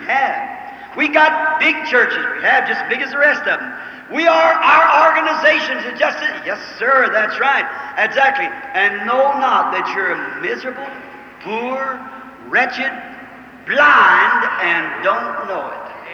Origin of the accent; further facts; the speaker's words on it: Kentucky, United States; You know, I was raised in Kentucky, as I told you. Mama used to put us up in the loft old clapboard shingles.